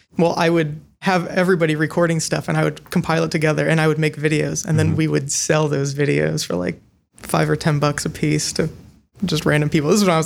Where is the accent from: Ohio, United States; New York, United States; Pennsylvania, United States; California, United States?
Ohio, United States; Cleveland; now in Columbus, United States; So that's kind of a good spot to kind of start my story, because I grew up in Cleveland area.